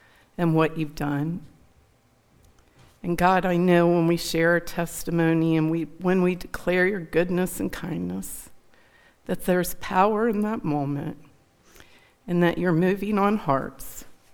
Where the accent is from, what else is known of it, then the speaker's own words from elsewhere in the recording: Milford Center, Ohio, United States; I grew up right outside of Milford Center, Ohio, not far from here, on a small 11-acre farm.